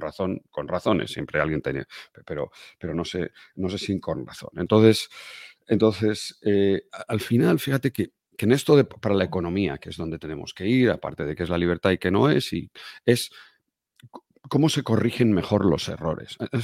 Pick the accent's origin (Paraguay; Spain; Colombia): Spain; En España, en la España que yo conocí, en la España de niño, en la España franquista